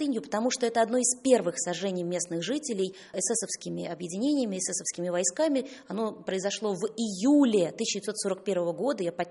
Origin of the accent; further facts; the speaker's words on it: Belarus; И мы, белорусы, сделали на этом акцент.